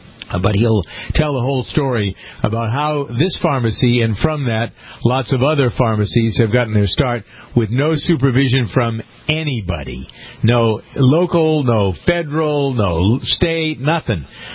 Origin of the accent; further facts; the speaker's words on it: Framingham, Massachusetts, United States; But first, a story from my hometown of Framingham.